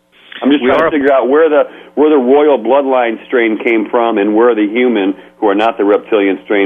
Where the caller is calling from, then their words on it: Chicago, Illinois, United States; in Chicago.